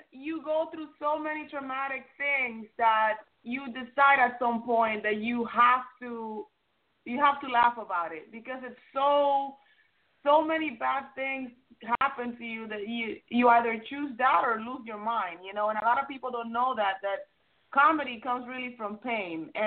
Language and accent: English; Dominican Republic; because I'm Dominican, I'm from the Dominican Republic.